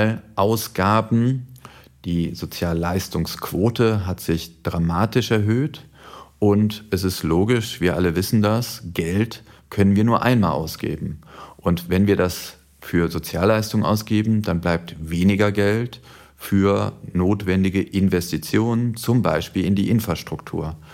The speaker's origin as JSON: {"language": "German", "country": "Germany", "said": "Und das ist traurig, das als Deutscher zu sagen."}